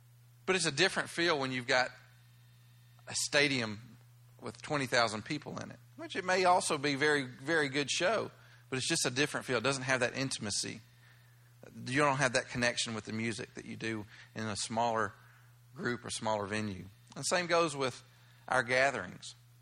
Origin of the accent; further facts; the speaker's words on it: the South, United States; Unfortunately, growing up in the South, I know myself, probably most of you had a different view of church.